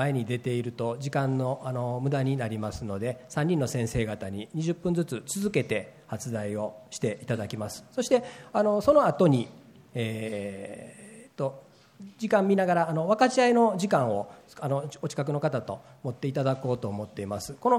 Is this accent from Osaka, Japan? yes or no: yes; Osaka, Japan; 私は生まれも育ちも大阪でして、大阪人関西人としての取説取扱説明書は